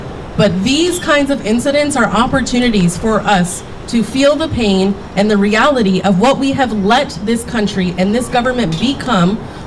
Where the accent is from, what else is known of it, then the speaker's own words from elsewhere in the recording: Warm Springs, Oregon, United States; I'm from Warm Springs. I am the Wasco representative on Tribal Council for my people.